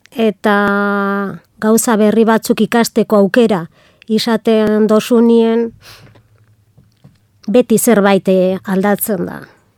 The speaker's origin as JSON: {"language": "Basque", "town": "Gernika", "region": "Basque Country", "country": "Spain", "tie": "born there", "said": "Gerniken jaio nintzen, Gernikan egiten dut lan"}